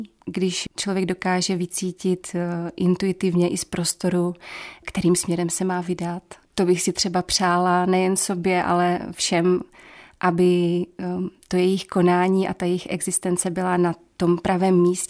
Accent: Moravia, Czechia; Holt jsme Češi, co si budem, jsme Moraváci vlastně

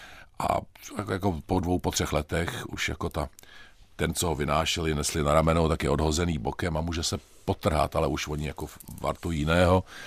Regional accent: East Bohemia, Czechia; born there; se odehrává ve východních Čechách.

